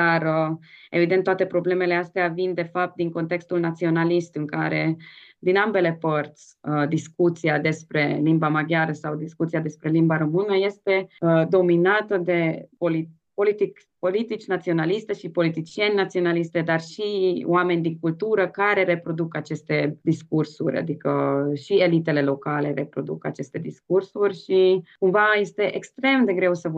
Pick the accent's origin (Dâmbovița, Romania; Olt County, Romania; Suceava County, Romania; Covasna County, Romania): Covasna County, Romania; Târgu Secuiesc; am crescut în Târgu Secuiesc, într-o comunitate maghiară, într-un oraș în care majoritatea persoanelor vorbesc maghiară